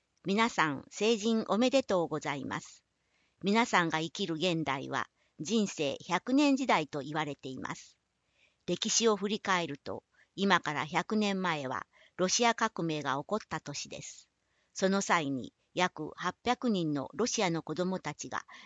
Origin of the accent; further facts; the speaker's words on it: Kasaoka, Okayama, Japan; 私たちのふるさと笠岡は、晴れの国岡山県に位置する港町です。